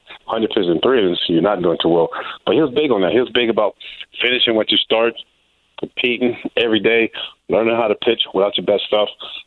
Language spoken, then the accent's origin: English; Tampa, Florida, United States; Growing up in Tampa, Florida, the Reds had spring training there during the 60s and 70s, so went to a lot of spring training games, a lot of their Class A team games as well.